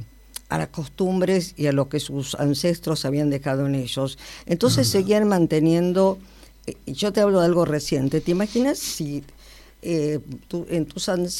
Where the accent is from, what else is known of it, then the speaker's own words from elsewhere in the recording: Buenos Aires, Argentina; Y entonces yo en eso soy muy argentina y muy... porteña.